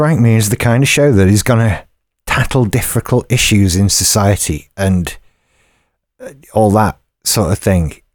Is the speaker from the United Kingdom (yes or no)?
yes; United Kingdom; because I'm British.